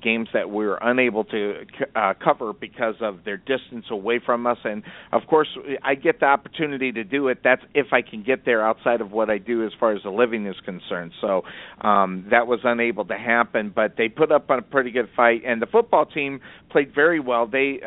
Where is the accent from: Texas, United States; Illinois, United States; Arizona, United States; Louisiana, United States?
Arizona, United States; Now, I'm from Arizona, and I've been a huge Arizona Rattler fan.